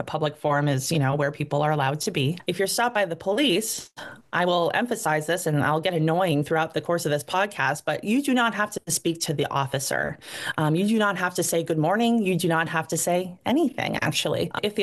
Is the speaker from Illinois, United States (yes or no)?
no; Madawaska, Maine, United States; So I grew up in Madawaska, which is in far northern Maine. I grew up a little rough up there